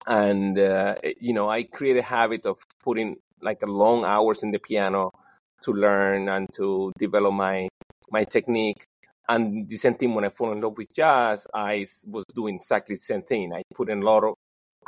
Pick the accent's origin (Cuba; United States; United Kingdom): Cuba; San Luis; my own path as an artist growing up in Cuba. As I said, growing up in San Luis